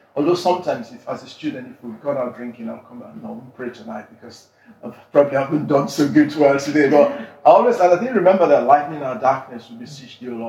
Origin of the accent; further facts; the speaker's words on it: Sierra Leone; And I think in growing up in Sierra Leone, they didn't have much.